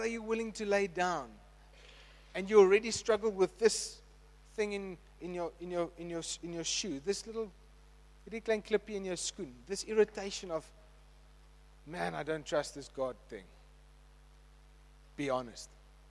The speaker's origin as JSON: {"language": "English", "town": "Bellville", "region": "Western Cape", "country": "South Africa", "second_language": "English", "said": "I come from Belva"}